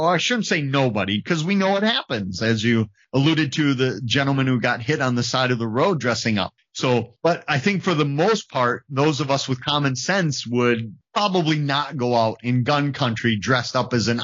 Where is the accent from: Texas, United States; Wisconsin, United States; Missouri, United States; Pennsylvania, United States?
Wisconsin, United States; And I can tell you, growing up in Wisconsin, I've had a few nights